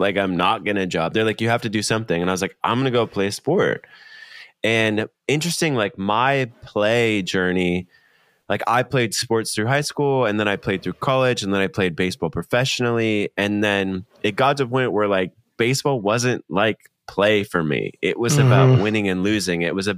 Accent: Minnesota, United States; because I'm from Minnesota, during the summer we play volleyball.

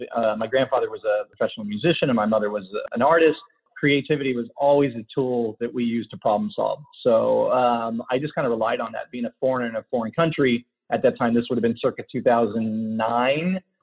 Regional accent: United States; because I grew up in the States and growing up as a kid, we did travel, but not to the level that I started traveling as an adult.

